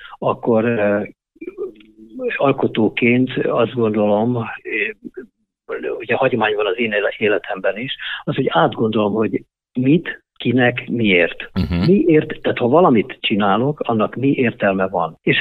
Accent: Baranya, Hungary; ugye egy kis faluban nőttem föl az Ormánságba, Baranyába

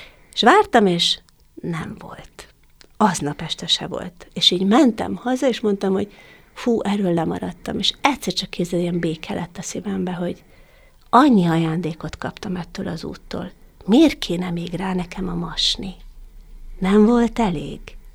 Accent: Eger, Heves, Hungary; az Egerben volt, ahol én születtem, hát én igazi egri nő vagyok

